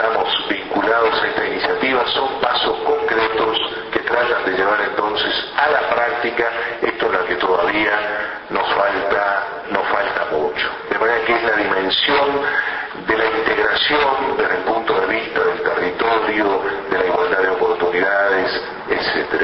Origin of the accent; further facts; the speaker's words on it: Uruguay; somos los uruguayos, todos